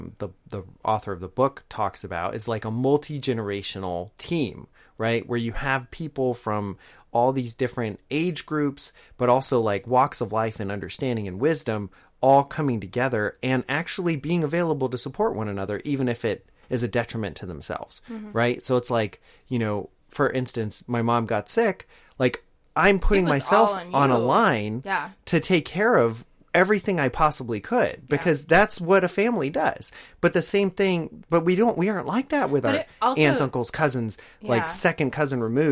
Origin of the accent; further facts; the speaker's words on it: United States; And I know as an American, I like I hear that and I'm like, I can't even imagine that.